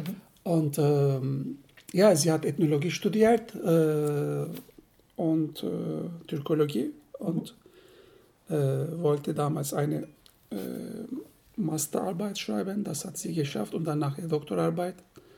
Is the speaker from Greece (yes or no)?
no; Turkey; moved away as an adult; now in Germany; ich komme aus der Türkei. 2001 sind wir nach Deutschland eingewandert mit meiner Frau.